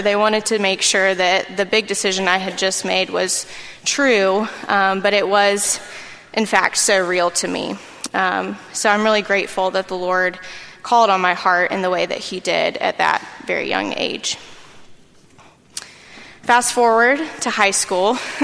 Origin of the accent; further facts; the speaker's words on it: Columbia, United States; I'm 29 years old. I was born and raised right here in Columbia.